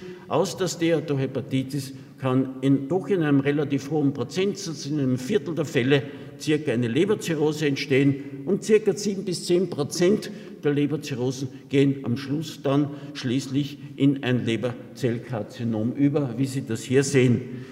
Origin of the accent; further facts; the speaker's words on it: Lower Austria, Austria; Ich komme an sich aus der Wachau und bin durchaus mit Alkohol und mit Fettleber vertraut